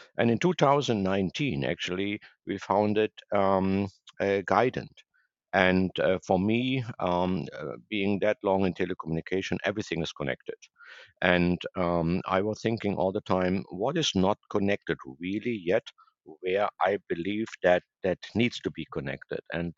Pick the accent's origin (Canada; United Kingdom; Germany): Germany; now in Boca Raton, United States; I'm originally from Germany. I'm also an American citizen. I live here in Boca Raton, Florida, since more than 20 years.